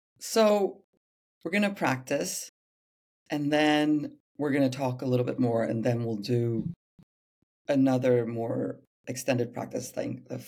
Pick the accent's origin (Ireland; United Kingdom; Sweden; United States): Sweden; I'm from Sweden